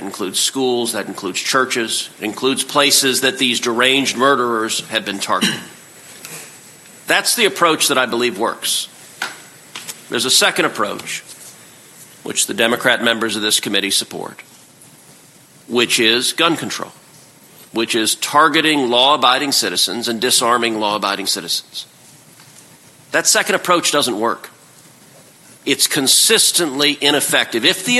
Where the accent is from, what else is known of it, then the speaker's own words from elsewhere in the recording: Texas, United States; whether in my home state, in the beautiful elementary school of Robb Elementary in Uvalde, Texas.